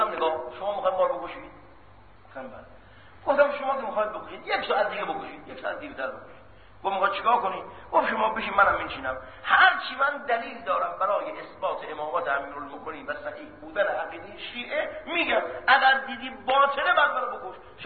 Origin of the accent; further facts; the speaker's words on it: Mashhad, Razavi Khorasan, Iran; ولی چون ما از مشهد آمدیم و در مشهد رسممون اینه